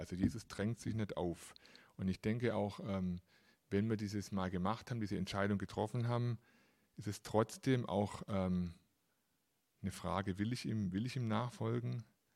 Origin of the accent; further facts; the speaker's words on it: Stuttgart, Baden-Württemberg, Germany; Ich komme aus Stuttgart